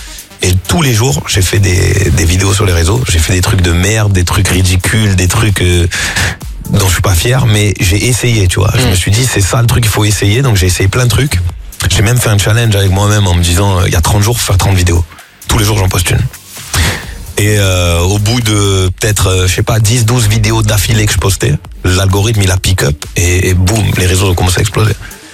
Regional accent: Marseille, Provence-Alpes-Côte d'Azur, France; Moi, je suis de Marseille, donc puis je tourne avec mes potes avec qui j'ai grandi de Marseille

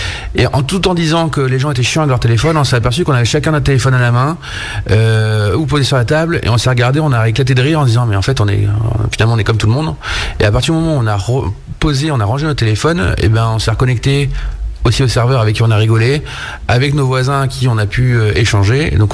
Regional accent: Brittany, France; En sachant que je suis breton, tout le monde imagine que je mets que c'est du beurre de micelle

